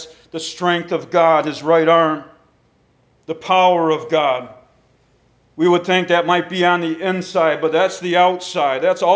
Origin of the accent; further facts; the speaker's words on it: Owego, New York, United States; a picture that my sister painted of Owego, my hometown where Gretchen and I grew up.